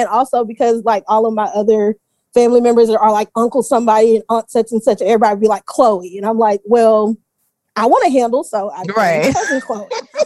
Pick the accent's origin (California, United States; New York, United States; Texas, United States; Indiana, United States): Texas, United States; Navasota; now in Houston, United States; I'm not from Houston. I'm from right outside of Houston. Shout out to Navasota. But either way, longtime Texas girl, went to college at Baylor